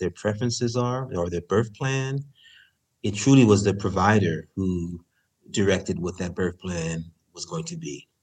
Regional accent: San Francisco, California, United States; and actually I'm from San Francisco

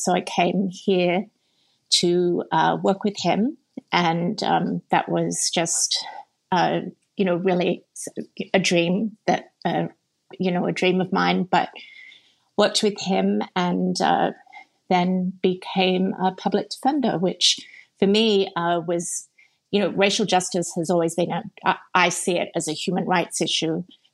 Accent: Sydney, New South Wales, Australia; born or raised there; moved away as an adult

